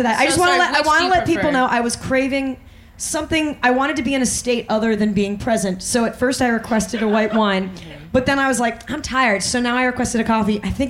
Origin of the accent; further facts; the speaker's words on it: Long Island, New York, United States; I'm from Long Island. I can't pronounce Hugh.